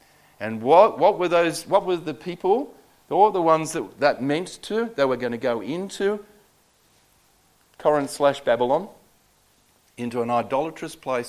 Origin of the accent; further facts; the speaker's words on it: Sydney, New South Wales, Australia; Where do you and I live? Well, I come from Sydney, sinful Sydney.